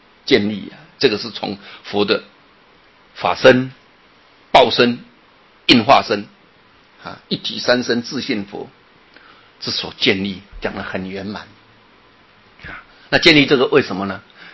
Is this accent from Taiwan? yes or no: yes; Taiwan; 我们台湾人有台湾人的习气，外国人有外国人的他们的认为啊